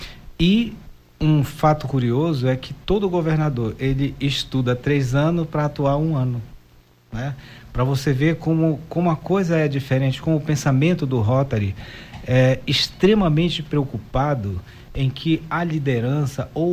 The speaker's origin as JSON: {"language": "Portuguese", "town": "Belém", "region": "Pará", "country": "Brazil", "said": "Eu sou de Belém."}